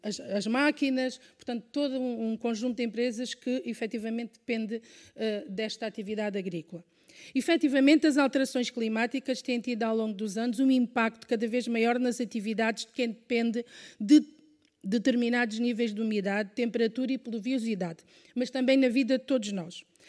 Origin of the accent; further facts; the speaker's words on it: Alcácer do Sal, Setúbal, Portugal; Sou do Conselho de Alcácer do Sal